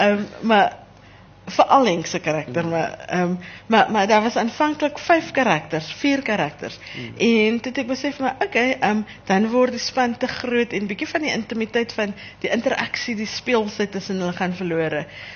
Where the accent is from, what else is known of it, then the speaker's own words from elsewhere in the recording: Grabouw, Western Cape, South Africa; ek het natuurlijk in Grabouw groot geword